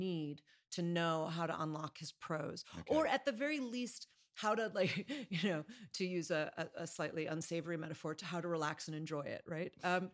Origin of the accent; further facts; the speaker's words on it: Chicago, Illinois, United States; I'm from Chicago, and that would offend everyone, left, right, and center.